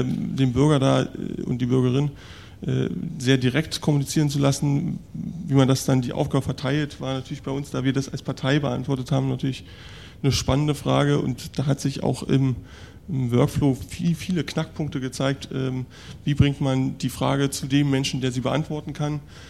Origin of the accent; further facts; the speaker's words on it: East Germany, Germany; ich komme aus dem Osten